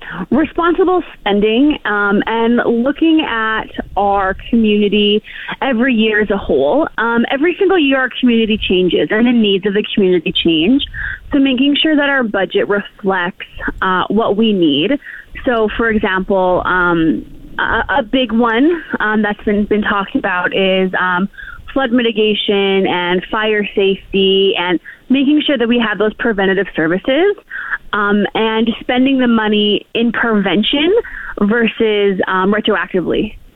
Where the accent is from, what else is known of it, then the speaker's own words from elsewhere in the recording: Fort McMurray, Alberta, Canada; I remember what it was like as a youth growing up in Fort McMurray